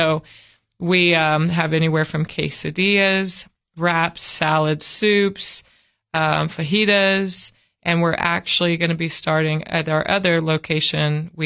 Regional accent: Arizona, United States; I'm from Arizona, so we'd walk down to the 7-Eleven or Circle K, fill up on candy, drink 2-liter Cokes, you know.

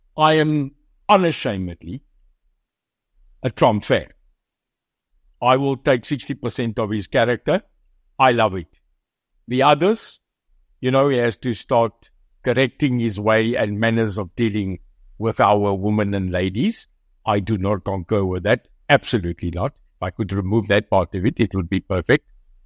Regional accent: South Africa; I am a patriot of this country. I am a South African

